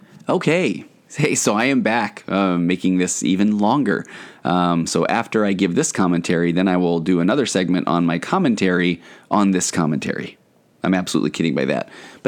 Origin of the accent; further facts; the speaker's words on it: Utah, United States; I grew up in Utah, and had come out